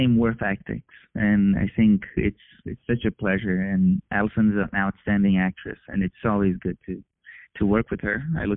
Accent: Porto Alegre, Rio Grande do Sul, Brazil; I mean, when I was in my town called Porto Alegre, I finished all my courses in my hometown, and it was all connected to film and television.

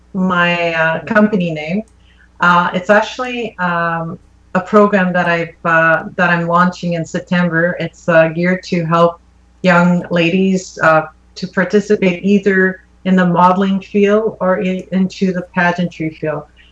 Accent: West Nipissing, Ontario, Canada; I'm right now coaching a young girl from my hometown of West Nipissing.

